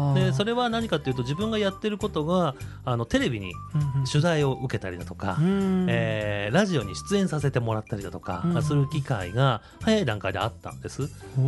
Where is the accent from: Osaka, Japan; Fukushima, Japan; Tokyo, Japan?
Tokyo, Japan; now in Kyoto, Japan; 僕は実はもうあの京都出身ではなくて実は実家は東京なんです、なのですごいよそ者なんですけれども